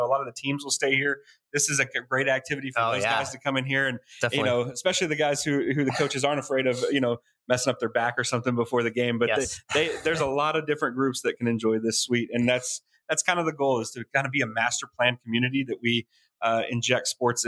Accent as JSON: {"language": "English", "town": "Lubbock", "region": "Texas", "country": "United States", "tie": "born or raised there", "said": "So Chilton was invented in Lubbock. It's where I grew up out in West Texas."}